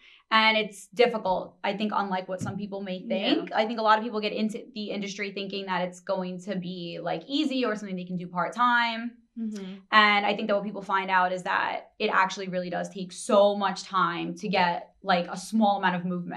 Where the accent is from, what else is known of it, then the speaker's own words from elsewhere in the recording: Brooklyn, New York, United States; but I was born and raised in Brooklyn. I moved to New York City when I attended college here a while back. I've been living in Manhattan now for 13 years, and my family's Italian